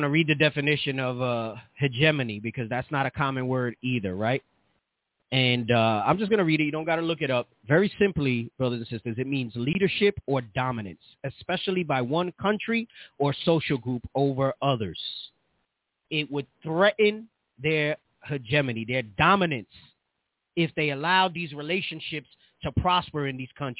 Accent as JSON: {"language": "English", "country": "United States", "tie": "born there", "said": "I am grateful that I was born in America, right? And I'm an American citizen."}